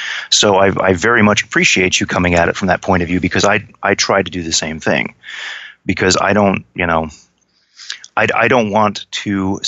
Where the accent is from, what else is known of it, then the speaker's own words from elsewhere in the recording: New York, United States; I grew up in New York. I grew up in the Hudson Valley, specifically Rockland County, in the late 70s and 80s, around the time of all of the big UFO flaps in that area